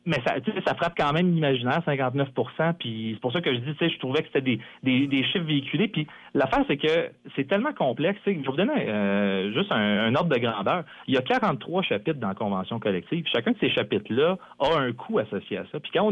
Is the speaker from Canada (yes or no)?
yes; Canada; Moi, je suis Canadien